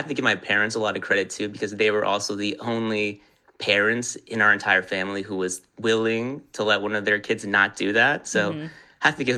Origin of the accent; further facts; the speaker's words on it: Los Angeles, California, United States; also born or lived in New York; I moved back out here, born and raised in Los Angeles, then went to law school, obviously, in New York